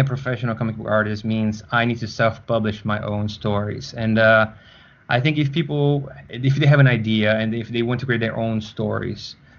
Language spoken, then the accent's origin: English; Brazil; But I am an original from Brazil. So back in Brazil, there was no such thing as a comic book market.